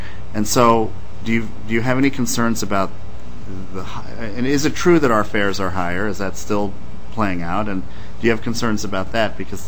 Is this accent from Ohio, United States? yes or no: yes; Cincinnati, Ohio, United States; and that's where my wife's family's from, and I grew up in Cincinnati.